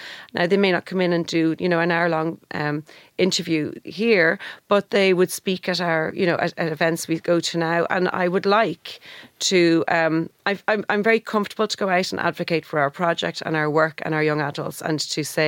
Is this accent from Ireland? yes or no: yes; Howth, Leinster, Ireland; I grew up in Howth, so it was a team from there.